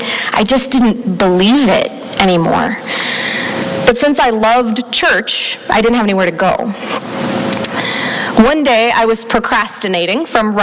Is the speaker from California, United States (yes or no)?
no; Texas, United States; since I grew up in Texas, those churches were more often than not Southern Baptist.